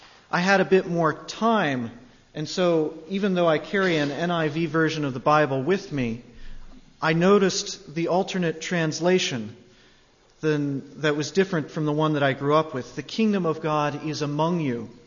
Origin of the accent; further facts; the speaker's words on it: Front Royal, Virginia, United States; And because I grew up in Front Royal, Virginia, the north end of the valley, I've always enjoyed the Virginia one for many of the same reasons.